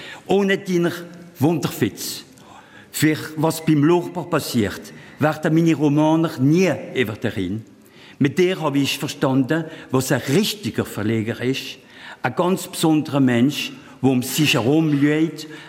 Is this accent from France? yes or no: yes; Rodern, Grand Est, France; accent: Central Alsatian; Mein Dialekt ist ein Dialekt vom Mittelelsass, geht zwischen Colmar und Schlettstadt, so gehe ich neben Freiburg. Mein Dorf liegt vorher als, mein Dorf heisst Rodern. Ich bin in einem kleinen Dorf Rotrauf, elsassisch Rodern.